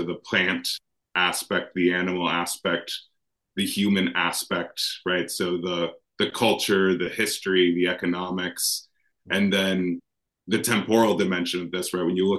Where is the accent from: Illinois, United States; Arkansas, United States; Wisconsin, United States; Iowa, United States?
Wisconsin, United States; Columbus; I actually grew up in Wisconsin. So that's I grew up down in the Columbus area.